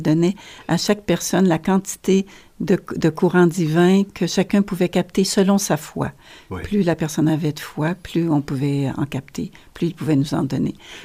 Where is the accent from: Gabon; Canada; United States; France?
Canada; Shawinigan, Quebec; also born or lived in Europe; Oui, je viens de Shawinigan, mais j'ai vécu en Europe quelques années